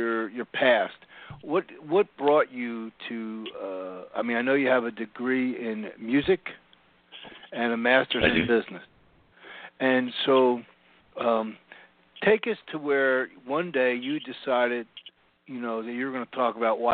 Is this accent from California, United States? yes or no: no; Philadelphia, Pennsylvania, United States; now in Houston, United States; I grew up in the Philadelphia area